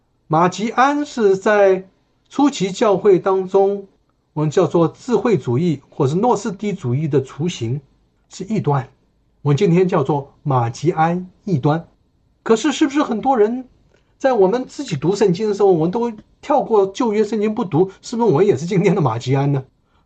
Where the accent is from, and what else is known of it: China